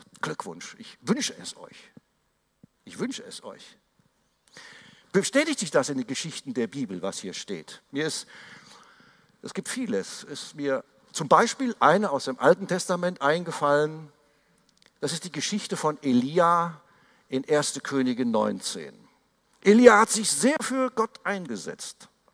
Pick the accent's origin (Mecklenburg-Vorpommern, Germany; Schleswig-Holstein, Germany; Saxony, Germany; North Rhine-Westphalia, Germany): North Rhine-Westphalia, Germany; born there; einmal rund ums Siegerland, wo ich geboren bin, an einem Tag.